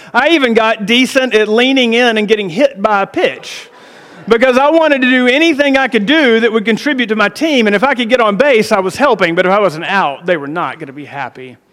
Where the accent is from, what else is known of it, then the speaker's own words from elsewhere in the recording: Auburn, Alabama, United States; When I was growing up in Auburn, Alabama, I loved baseball.